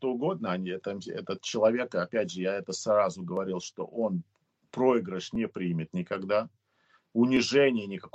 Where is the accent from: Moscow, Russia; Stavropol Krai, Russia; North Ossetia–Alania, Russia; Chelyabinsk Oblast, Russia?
Moscow, Russia; Кстати, я родился в Москве. Я коренной москвич. Мои родители тоже родились в Москве.